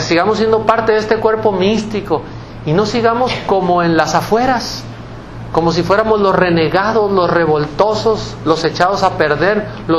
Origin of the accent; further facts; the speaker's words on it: Mexico; Muy contentos como pueblo mexicano por estar celebrando la canonización el día de ayer